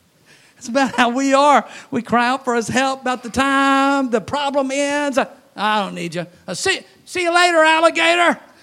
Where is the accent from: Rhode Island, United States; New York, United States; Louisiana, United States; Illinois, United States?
Louisiana, United States; Baton Rouge; That's why every time I go to Baton Rouge, Louisiana, my hometown, I drive by the old neighborhood. I park in front of the old house.